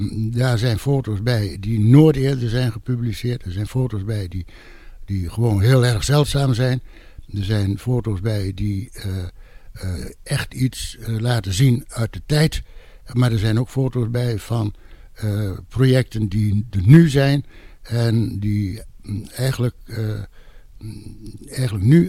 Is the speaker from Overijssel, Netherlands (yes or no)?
yes; Den Ham, Overijssel, Netherlands; born there; Ik ben in Den Ham geboren. Vroeger kwam ik al veel in Noordmeer en Noordmeer.